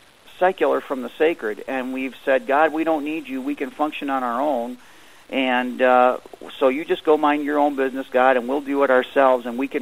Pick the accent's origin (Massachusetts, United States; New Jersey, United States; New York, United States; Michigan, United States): Michigan, United States; Detroit; I was born in Detroit, Michigan, in 1964, so I know what people in the inner cities go through. Having lived in the city of Detroit proper, also lived in the suburbs